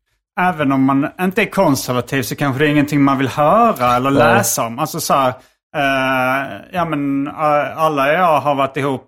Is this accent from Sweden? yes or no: yes; Sweden; eftersom jag var från Sverige så hade han just skrivit om det här